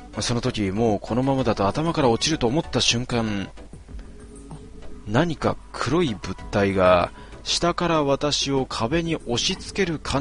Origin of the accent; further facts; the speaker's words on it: Asahikawa, Hokkaido, Japan; 私の出身地旭川からそこまで90キロにも及ぶウォークラリーという、延々と歩くというイベントが毎年開催されています。